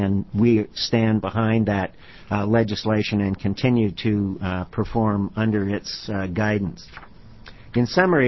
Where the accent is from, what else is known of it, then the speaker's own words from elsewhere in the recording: Great Falls, Montana, United States; now in Salem, United States; I grew up in Great Falls, Montana. I was destined to become a smelter worker with the Anaconda Copper Mining Company in the 1950s, but my parents decided to move to Oregon for a variety of reasons. And so we came to Salem.